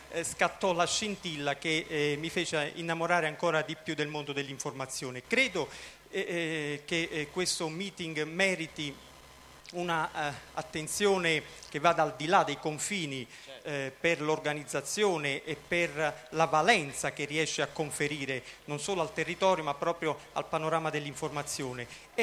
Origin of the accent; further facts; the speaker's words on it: Vibonati, Campania, Italy; born there; perché io sono nato a Vibonati, quindi sono onorato ed orgoglioso di appartenere a questa terra